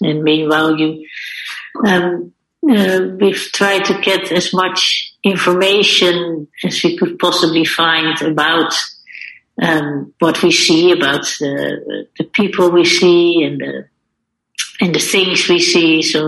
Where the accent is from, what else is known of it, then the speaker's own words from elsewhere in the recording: Amsterdam, North Holland, Netherlands; English is a second language; Amsterdam, my hometown, and London, and Paris